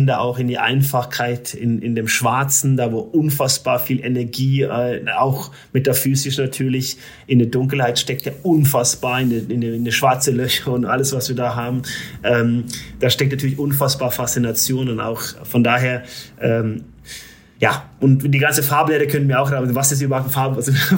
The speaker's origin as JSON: {"language": "German", "town": "Røros", "region": "Trøndelag", "country": "Norway", "said": "Ich war vorletzte Woche in meiner Heimat in Rörus und da haben wir ganz viel Schnee"}